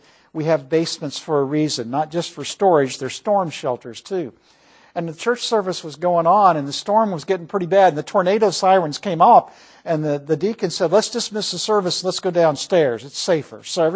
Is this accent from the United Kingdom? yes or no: yes; Scotland, United Kingdom; Well, I'm Scottish, that's one reason.